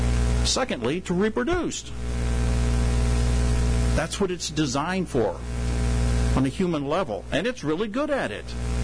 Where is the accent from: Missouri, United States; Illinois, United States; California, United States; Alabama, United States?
Missouri, United States; And we came from Missouri. Missouri is the show me state.